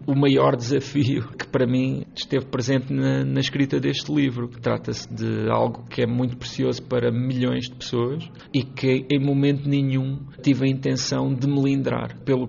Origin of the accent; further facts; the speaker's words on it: Portugal; enquanto português e enquanto, não é, alguém que também está muito marcado por esta história